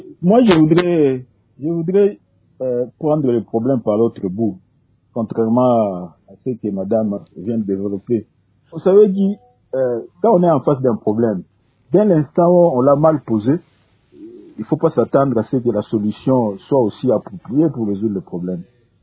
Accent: DR Congo; Aujourd'hui, moi en tant que Congolais, ça m'énerve que chaque fois

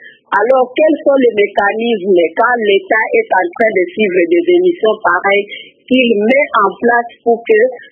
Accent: Kikwit, Kwilu, DR Congo; Par exemple, chez nous à Kikwito, les forêts sont décimées parce que les gens ont besoin de bois

